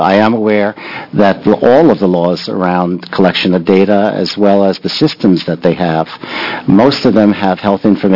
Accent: Connecticut, United States; now in Oregon, United States; Chair Holvey and Representative Tomei, I came from Connecticut.

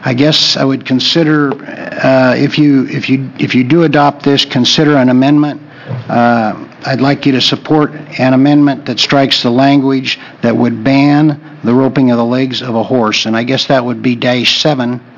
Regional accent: Pendleton, Oregon, United States; I'm a practicing equine veterinarian, have been for 37 years. I'm from Pendleton, Oregon.

